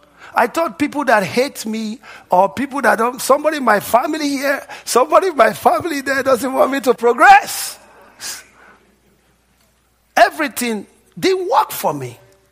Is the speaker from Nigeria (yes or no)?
yes; Nigeria; I grew up, and in the environment I grew up in Nigeria